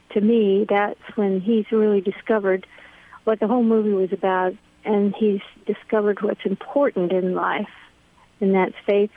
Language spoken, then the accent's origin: English; Hollywood, California, United States; also born or lived in Stillwell, Kansas; I grew up in Hollywood.